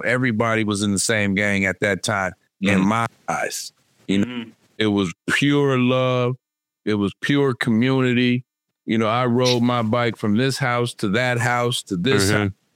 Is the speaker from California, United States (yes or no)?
yes; Pomona, California, United States; I'm born and raised in Pomona, but my grandfather is born and raised in Detroit.